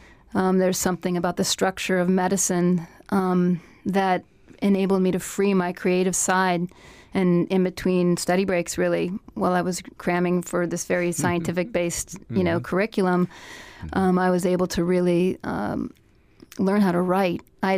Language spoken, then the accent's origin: English; Colorado, United States; also born or lived in California; I grew up in Colorado and went to college at Stanford University in California.